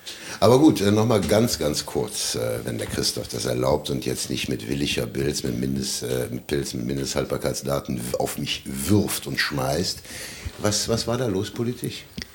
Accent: Aachen, North Rhine-Westphalia, Germany; Wir kommen aus Aachen, weit entfernt.

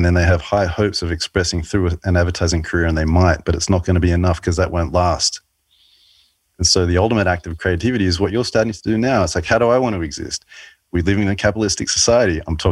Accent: Australia; I'm Australian.

